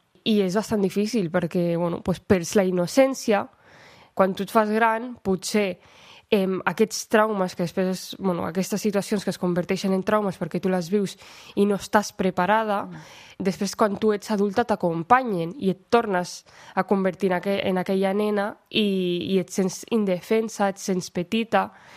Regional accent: Segur de Calafell, Catalonia, Spain; Sí, fa com uns 4 anys, però jo sóc de Segur de Calafell, d'aquí al costat.

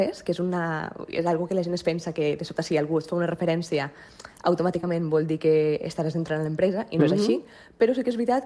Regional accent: Barcelona, Catalonia, Spain; jo que soc de Barna

